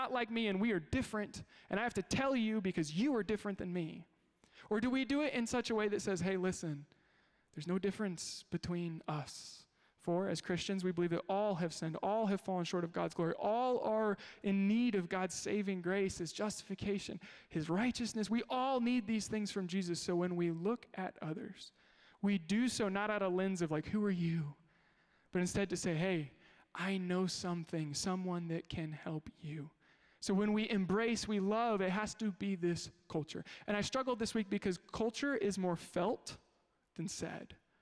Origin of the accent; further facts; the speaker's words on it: Illinois, United States; Well, I'm from here, actually, but you know, we live in Chicagoland, whatever.